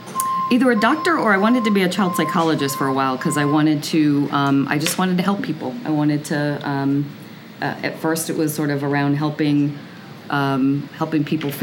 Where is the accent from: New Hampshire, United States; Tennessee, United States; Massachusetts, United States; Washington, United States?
Massachusetts, United States; Mansfield; also born or lived in New York; I grew up in Mansfield, Massachusetts, right next to Foxborough Stadium, Gillette Stadium now, so one town over. And then I went to college in New York and then moved back here.